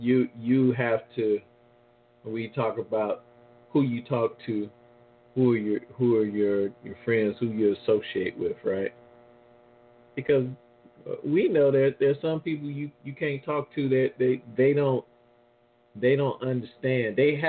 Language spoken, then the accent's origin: English; New Orleans, Louisiana, United States; Because growing up in New Orleans, we didn't make a lot of money.